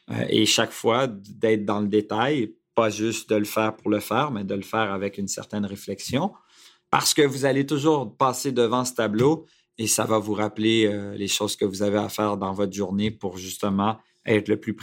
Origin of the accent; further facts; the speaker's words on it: Quebec, Canada; Il est français d'origine, je suis québécois.